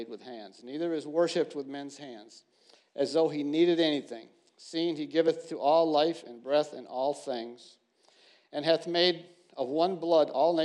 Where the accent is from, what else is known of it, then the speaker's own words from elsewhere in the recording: Holland, Michigan, United States; I'm from Holland, Michigan, the Tulip City.